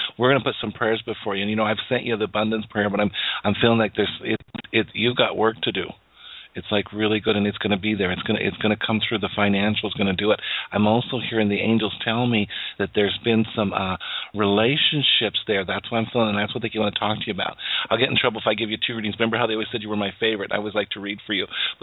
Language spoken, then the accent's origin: English; Wyoming, United States; born there; And I come from a very big family, and we were born in a rural area. I was born in Wyoming, and it was fun to get stuff in the mail.